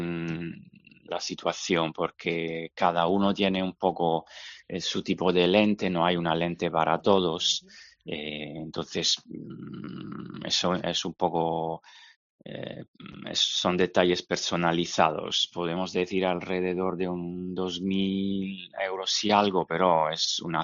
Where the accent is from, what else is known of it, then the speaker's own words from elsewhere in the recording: Bilbao, Basque Country, Spain; siendo bilbaíno